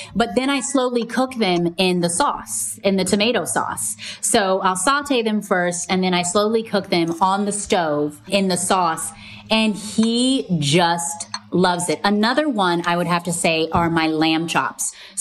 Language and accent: English; Hawaii, United States; I only, you know, because I grew up in Hawaii and they do it at luau.